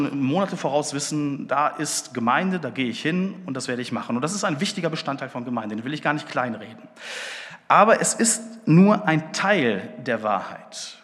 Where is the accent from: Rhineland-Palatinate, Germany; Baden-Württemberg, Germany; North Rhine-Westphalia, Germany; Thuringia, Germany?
North Rhine-Westphalia, Germany; ich komme ja aus Ostwestfalen. Ostwestfalen ist so ein Landstrich hier in Deutschland, wo es überdurchschnittlich viele Gemeinden gibt.